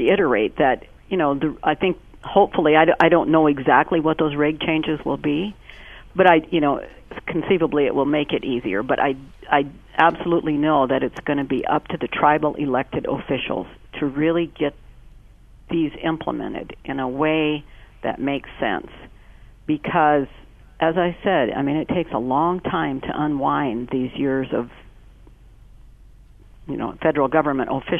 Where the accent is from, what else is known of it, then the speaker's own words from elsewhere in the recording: Pine Ridge Reservation, South Dakota, United States; I'm from the Pine Ridge Reservation, as the listeners may know, but we started a nonprofit there to help people get into home ownership.